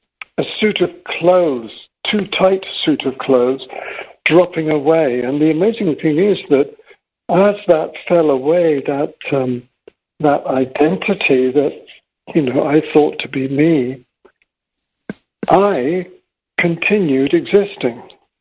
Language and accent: English; England, United Kingdom; And also I have this English passport, you know, and being an English white male